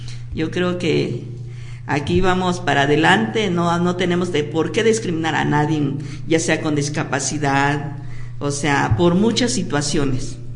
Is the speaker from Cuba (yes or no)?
no; Veracruz, Mexico; moved away; yo vengo del estado de Veracruz, aquí tengo ya 26 años viviendo.